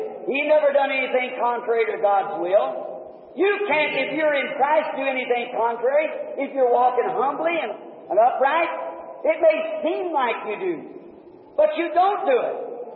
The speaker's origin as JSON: {"language": "English", "country": "United States", "said": "I'm an American. Many of … are buried down on the field, blowed up in the wars. And if it was come tonight to make a choice, America's my country."}